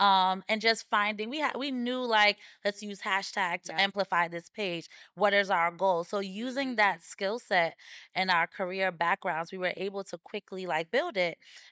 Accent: Ghana; now in United States; We're both from Ghana.

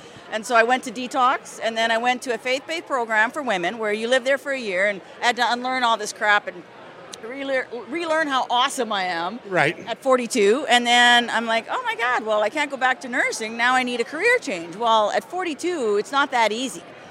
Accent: Quebec, Canada; also born or lived in Alberta; now in Los Angeles, United States; I'm from Quebec, but I've been living in Alberta for 30 years.

